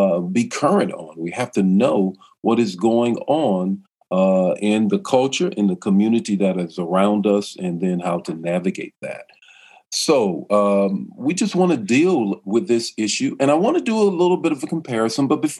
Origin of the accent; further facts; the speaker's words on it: North Carolina, United States; because you know I am from North Carolina